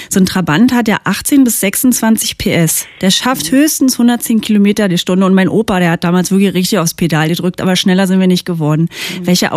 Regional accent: East Germany, Germany; Eigentlich musste man ja als Ossi ohne Privilegien und Kontakte, Entschuldigung, sehr lange warten.

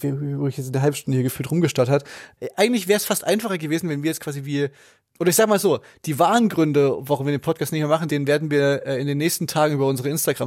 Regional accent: East Germany, Germany; Ich glaube, das ist aber eher so eine Ossi-Sache. Ich glaube, bei uns im Osten, da waren die die Boomer-Generation, die war so

